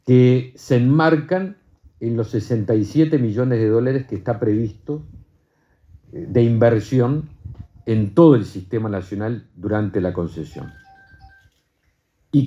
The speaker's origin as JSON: {"language": "Spanish", "country": "Uruguay"}